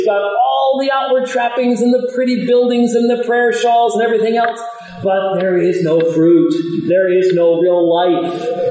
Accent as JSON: {"language": "English", "region": "Arizona", "country": "United States", "said": "You got some fans or something? I'm from Arizona, God, it's hot in here."}